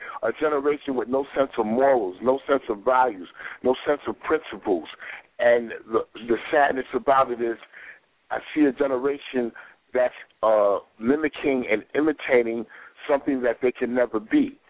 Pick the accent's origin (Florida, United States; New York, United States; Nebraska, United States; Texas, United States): New York, United States; now in Georgia, United States; And also, I'm from New York, but I'm living in Georgia.